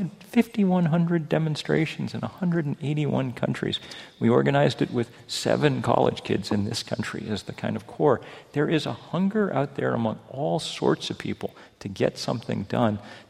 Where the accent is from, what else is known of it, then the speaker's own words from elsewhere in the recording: Vermont, United States; Okay, now I'm from Vermont. I'm not, formal wear is not always my thing